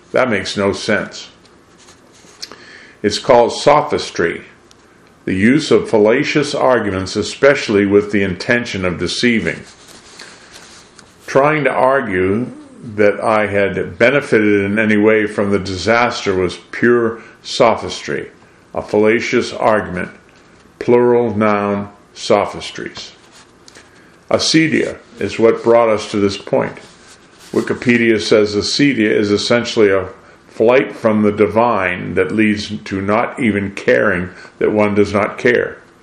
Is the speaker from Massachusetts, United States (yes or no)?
yes; Lexington, Massachusetts, United States; also born or lived in Boston / Northampton; I said, I was born in America. I was born in New England. I was even, I'll admit to New Hampshire folks, I was actually born in Massachusetts. You know, Boston. Grew up in Lexington and Northampton, New Hampshire.